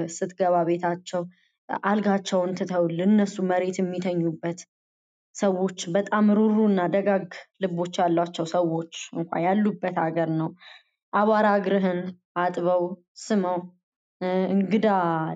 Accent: Addis Ababa, Ethiopia; ገጠር ውስጥም ያደኩ ሰው አይደለም አላቅም የአዲስ አበባ ልጅ ነኝ

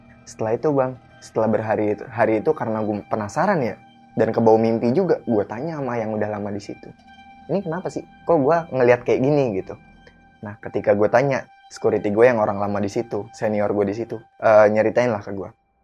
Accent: Java, Indonesia; Kalau kita orang Jawa bilang rep-rep.

